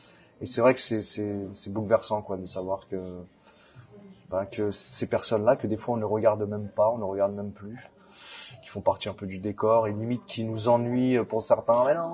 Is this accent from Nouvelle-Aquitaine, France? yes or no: no; Paris, Île-de-France, France; Je suis de Paris.